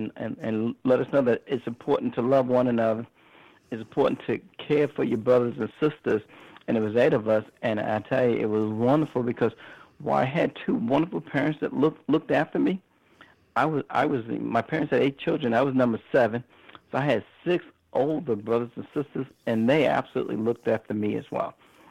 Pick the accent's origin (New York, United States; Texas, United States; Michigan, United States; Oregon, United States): New York, United States; New York City; We're from Jamaica, Queens, and it's an urban area, and certainly low income.